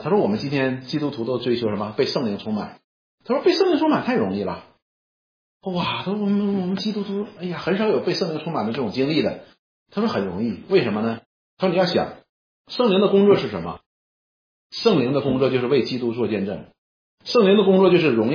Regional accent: China; 我说我们中国人讲叫什么，不求无功但求无过，我们中国人是这样的

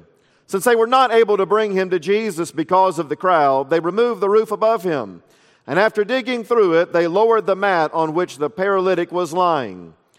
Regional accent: Frostproof, Florida, United States; now in Louisville, United States; growing up in Central Florida, Dr. Moeller and I are actually from the same home county of Florida. He was from the big town of Lakeland. I was from the small town of Frostproof.

